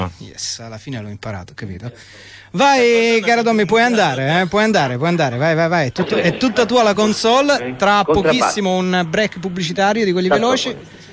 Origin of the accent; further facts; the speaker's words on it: Southern Italy, Italy; now in Florence, Italy; Sai che io sono terrone e sono solo ospite da una ventina d'anni di questa città.